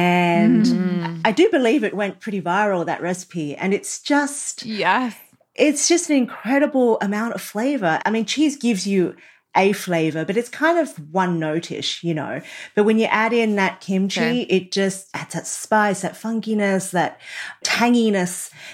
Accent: Australia; born there; I was born in Australia, so we eat sausage rolls

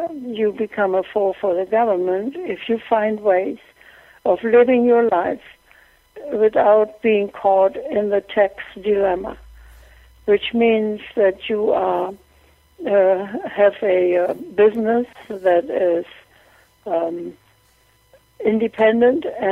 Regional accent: Germany; also born or lived in England; now in United States; Now, I am an immigrant. I grew up in Germany under Hitler and lived through World War II in Germany. Then I went to England and then came to America.

